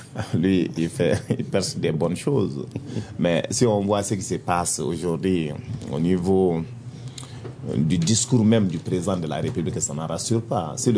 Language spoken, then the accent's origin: French; Bankass, Mopti, Mali; on est en train de tuer chez moi, où il n'y a pas de marché, comme tu le sais, à Bankas